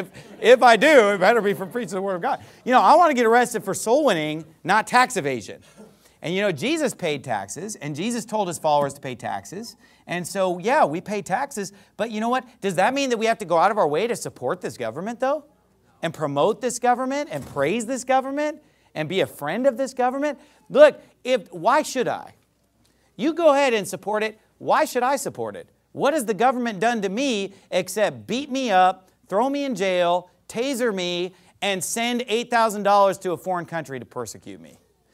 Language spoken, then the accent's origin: English; United States; Well, I'm an American.